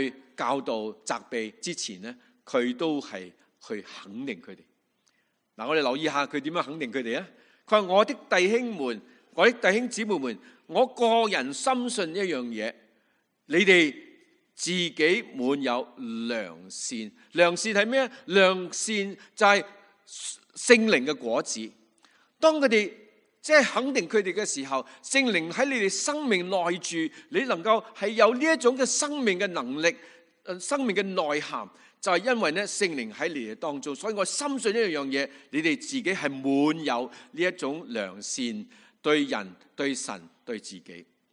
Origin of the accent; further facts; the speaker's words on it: China; 有些我们在香港来的，我甚至在大陆来的